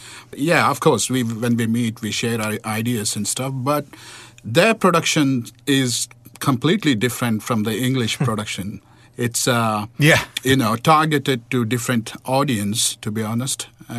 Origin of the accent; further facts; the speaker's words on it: India; moved away as an adult; now in Dubai, United Arab Emirates; I'm from India. Started off in a radio station as an intern back in India and got a job in one of the rival stations in Dubai as a production assistant.